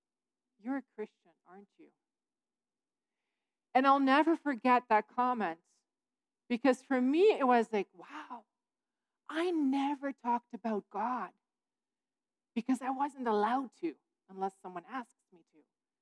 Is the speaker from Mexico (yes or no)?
no; Netherlands; now in Calgary, Canada; so I'm from the Netherlands, or technically I'm a missionary kid, so I'm from everywhere, but in the Netherlands before I came here